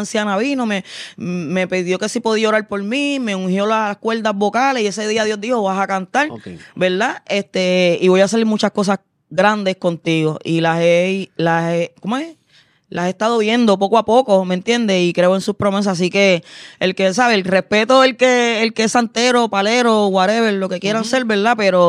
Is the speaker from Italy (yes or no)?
no; Loíza, Puerto Rico; mucha gente sabe que yo me crié en Loíza.